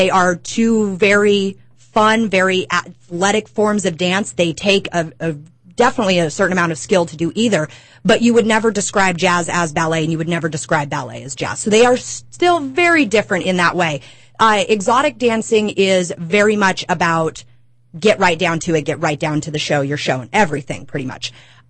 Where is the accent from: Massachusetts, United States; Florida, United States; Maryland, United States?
Florida, United States; I came from Florida, and Miami and Key West are two of those places